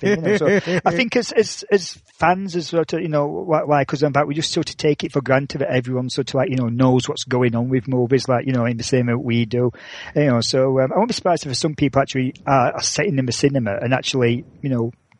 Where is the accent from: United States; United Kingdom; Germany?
United Kingdom; me being British